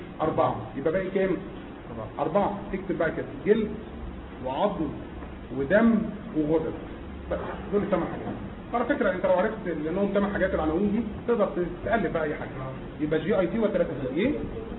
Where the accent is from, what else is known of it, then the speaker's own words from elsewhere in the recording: Egypt; زي ما احنا كمصريين بنحب نتريق على الشعوب كلها